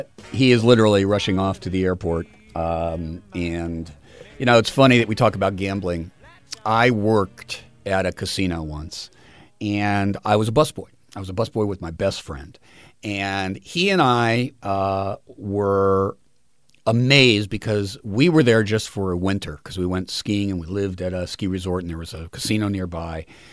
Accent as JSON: {"language": "English", "town": "Los Angeles", "region": "California", "country": "United States", "tie": "born or raised there", "said": "I grew up in Los Angeles, and I would ride my bike from one end of the city almost literally to the other."}